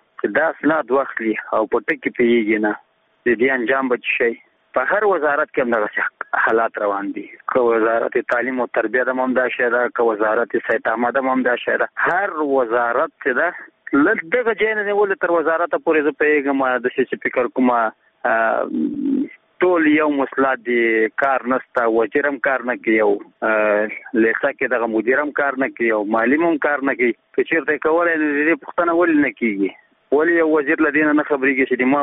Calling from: Nangarhar, Afghanistan

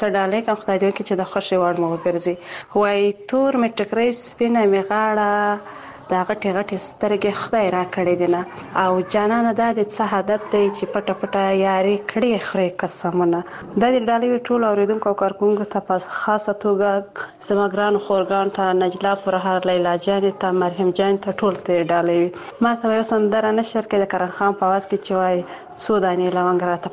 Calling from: Faryab, Afghanistan; د فاریا ولایت نه مې اړیکه نیولې ده

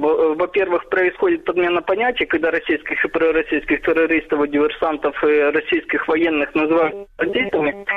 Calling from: Odesa, Odesa Oblast, Ukraine; Здравствуйте

